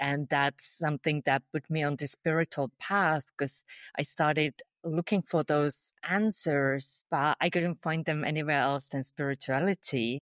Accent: Finland; moved away as an adult; I knew since I was a child growing up in Finland that I will one day move abroad.

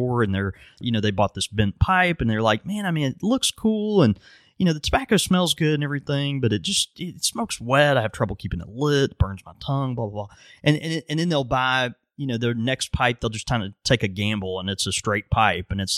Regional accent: Mississippi, United States; I am from Mississippi, so math doesn't come naturally.

